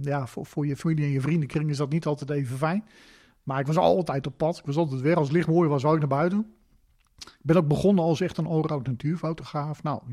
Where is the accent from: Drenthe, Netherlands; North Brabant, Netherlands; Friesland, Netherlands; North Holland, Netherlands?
Drenthe, Netherlands; Roden; Ik ben opgegroeid in de natuur. Ik lag als klein jongetje, ik ben in Rode opgegroeid, vlak onder Groningen. Ik ben in de bossen opgegroeid.